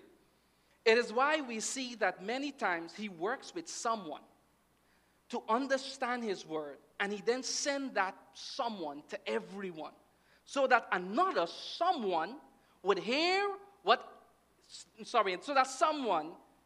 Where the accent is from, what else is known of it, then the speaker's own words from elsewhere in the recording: Guyana; moved away; also born or lived in Bahamas; I remember when I went to the Bahamas, and we moved from Guyana to the Bahamas, and the guys had an accent.